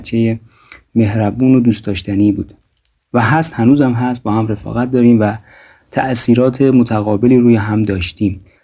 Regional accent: Qom, Iran; با نویسندگان و اساتید خوب ایرانی داخلی، یعنی اون شهر خودمون قم

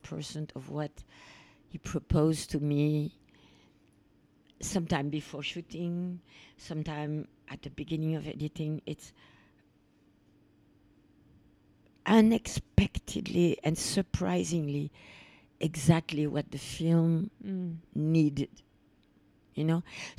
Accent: France; accent: French; English is a second language; And my English French accent was so bad, he was not understanding me.

